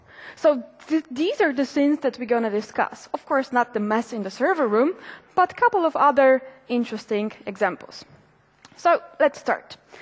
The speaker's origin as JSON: {"language": "English", "country": "Poland", "said": "I am from Poland."}